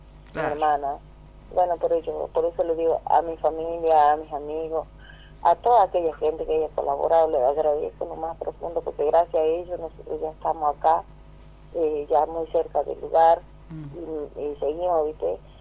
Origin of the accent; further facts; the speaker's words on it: Acambuco, Salta, Argentina; now in Tartagal, Argentina; De Acambuco, y vivíamos en Tartagal. O sea, vivimos en Tartagal, pero nosotros somos nativos de Acambuco.